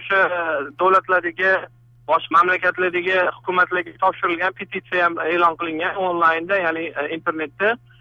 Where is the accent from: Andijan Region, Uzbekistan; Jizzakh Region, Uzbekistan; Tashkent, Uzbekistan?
Tashkent, Uzbekistan; now in United States; Men bir 7 yildan beri Amerikada yashayman. O'zim ham shu siyosiy qochqin bo'lib kelganman Amerikaga. Men Toshkentlikman.